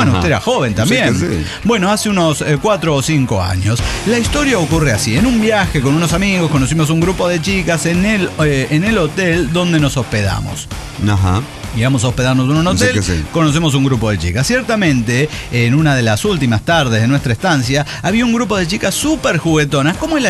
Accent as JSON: {"language": "Spanish", "country": "Argentina", "said": "yo soy argentino"}